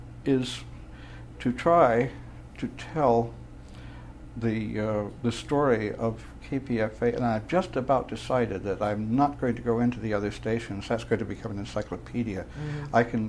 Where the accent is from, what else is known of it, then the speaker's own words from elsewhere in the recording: Provincetown, Massachusetts, United States; it parallels my experience growing up in Provincetown, mm-hmm. An even smaller community, and terribly ingrown